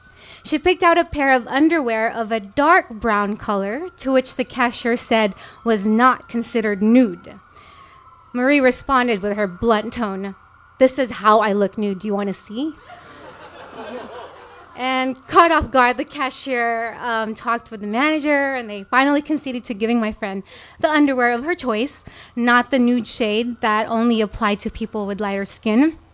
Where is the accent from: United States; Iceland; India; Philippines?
Philippines; So growing up in the Philippines, I was scolded and spanked about a lot of things.